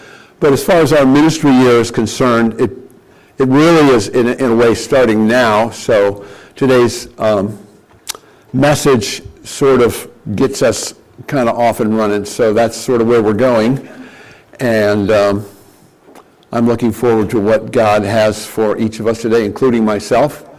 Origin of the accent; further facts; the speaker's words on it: Canton, Ohio, United States; I grew up in Canton. That's where the Pro Football Hall of Fame is